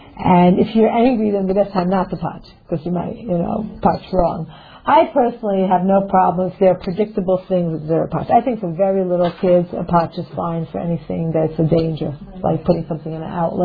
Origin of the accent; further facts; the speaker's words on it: United States; to us, growing up in America, that was weird, you know what I mean?